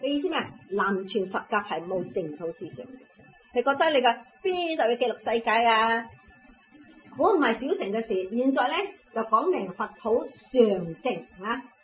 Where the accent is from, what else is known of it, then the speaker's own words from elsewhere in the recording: China; 所以我哋呢个娑婆世界，点解我哋中国人点解要念阿弥陀佛去西方呢？